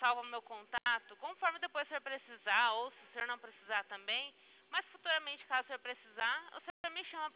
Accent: Araçatuba, São Paulo, Brazil; eu sou de Araçatuba.

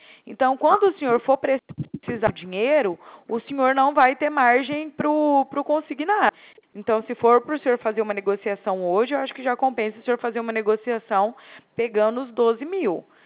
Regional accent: Uberaba, Minas Gerais, Brazil; now in Araraquara, Brazil; Então, eu tô trabalhando agora aqui em Araraquara. Mas eu venho lá de Uberaba.

